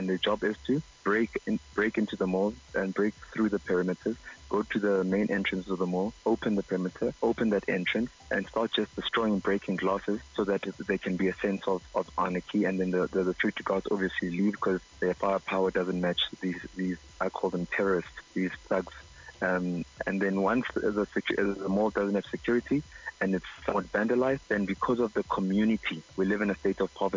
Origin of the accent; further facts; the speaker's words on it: Soweto, Gauteng, South Africa; I was born in Soweto. I was raised in Soweto. I went to school at, I matriculated at St. David's Mary Fernanda.